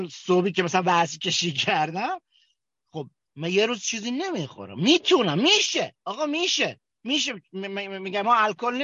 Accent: Kerman, Iran; accent: Kermani; که من خجالت میکشیدم که بگم کرمونی هستم، چون لهجم مثلا فرض کن کرمونی بود، آقا کرمونی بودم، هستم، پدرم و جدم البته یزدیه، حالا کار نداریم، ولی خودم تو کرمون متعلق شدم،

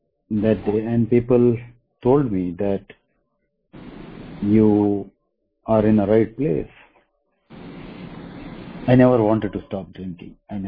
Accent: Bangalore, Karnataka, India; I'm an alcoholic and I'm from India. I'm from Bangalore.

